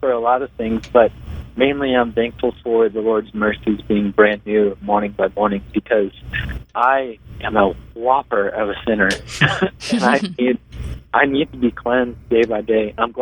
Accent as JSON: {"language": "English", "town": "Portland", "country": "United States", "said": "Vinyl. I'm from Portland."}